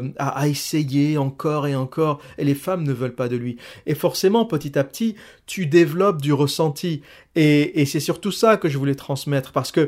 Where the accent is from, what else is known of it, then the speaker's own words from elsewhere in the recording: Rouen, Normandy, France; je suis moi-même de Rouen, je connais cette culture, je connais ce délire. Tu grandis dans un cocon familial avec le père, la mère, le schéma traditionnel